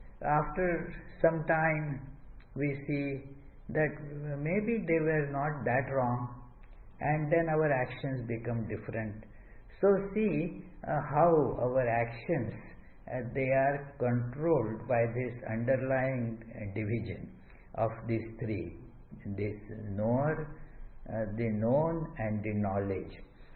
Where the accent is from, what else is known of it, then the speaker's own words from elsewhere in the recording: North Carolina, United States; oh, you don't remember me from, I am from North Carolina.